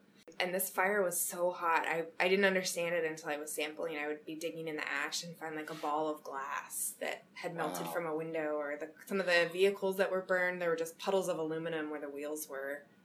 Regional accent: Sonoma, California, United States; I was born and raised in Sonoma, and so when this ash project came about, I jumped on board.

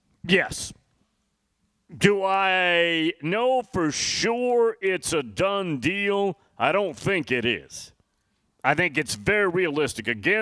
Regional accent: Tennessee, United States; That's pretty cool. I'm from Tennessee. I've never been to the Peabody in Memphis.

